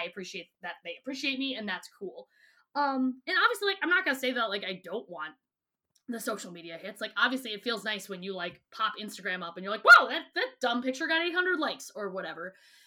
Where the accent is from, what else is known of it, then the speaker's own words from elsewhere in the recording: Wisconsin, United States; I'm from Wisconsin